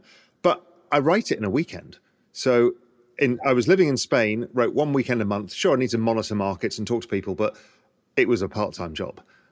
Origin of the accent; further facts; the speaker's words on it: United Kingdom; now in Cayman Islands; I'm English, so I don't pay tax here either